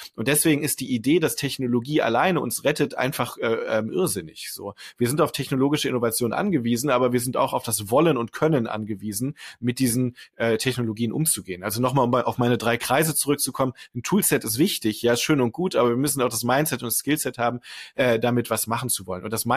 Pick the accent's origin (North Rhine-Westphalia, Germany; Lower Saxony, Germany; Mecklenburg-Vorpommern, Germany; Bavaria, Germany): North Rhine-Westphalia, Germany; Düsseldorf; Also ich komme aus dem Rheinland, da gibt es den Karneval. Karneval ist ganz klassisch eine Funktion. In Düsseldorf, wo ich herkomme